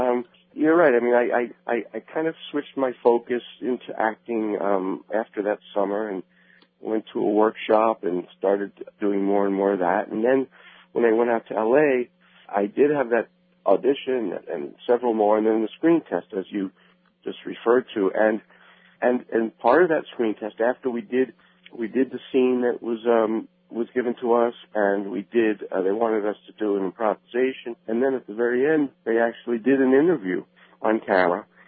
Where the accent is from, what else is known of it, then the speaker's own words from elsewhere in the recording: Brooklyn, New York, United States; I was 9 years old when I saw that movie. I grew up in Brooklyn